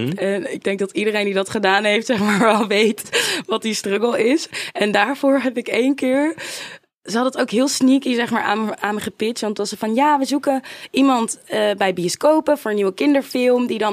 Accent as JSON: {"language": "Dutch", "region": "Utrecht", "country": "Netherlands", "tie": "born or raised there", "said": "Ik kom uit Utrecht."}